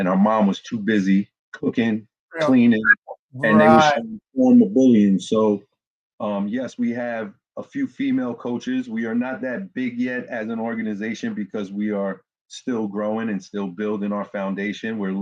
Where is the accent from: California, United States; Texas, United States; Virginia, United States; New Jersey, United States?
New Jersey, United States; Jersey City; I was born and raised in Jersey City. I went to high school in Bayonne for two years, and then I went to high school in Union City at Union Hill.